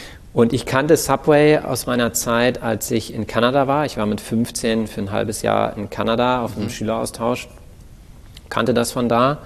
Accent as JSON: {"language": "German", "town": "Bremerhaven", "region": "Bremen", "country": "Germany", "lives_now": "Hamburg, Germany", "said": "Ich komme von der Nordseeküste aus Bremerhaven."}